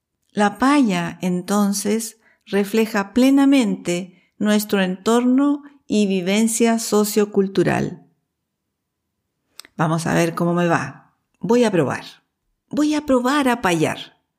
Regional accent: Santiago, Santiago Metropolitan, Chile; Yo nací en la ciudad. Yo soy de Santiago. No vengo del campo.

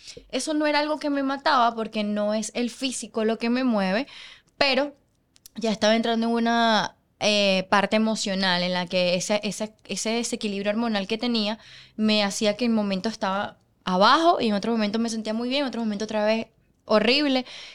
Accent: Venezuela; moved away; Y estando en mi país, bueno, la crisis, todo lo que ocurre en Venezuela

